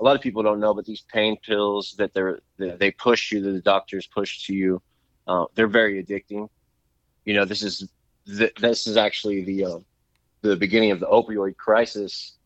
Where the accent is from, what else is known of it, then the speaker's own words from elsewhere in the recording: California, United States; My name's … I am from Sonoma County, California.